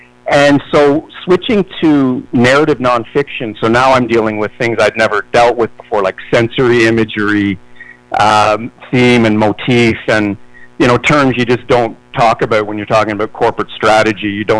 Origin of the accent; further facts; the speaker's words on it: Canada; And I'm Canadian, right? So I know French.